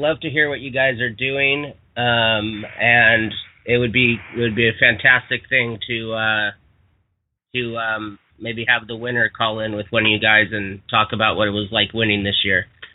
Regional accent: Hawaii, United States; now in Huntington Beach, United States; I know myself, being up in Huntington Beach, there's obviously so many sports and surf films, and I'm from Hawaii

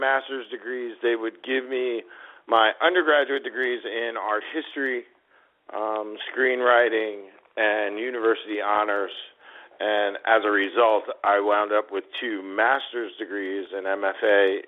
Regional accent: New Jersey, United States; Because I'm from Jersey.

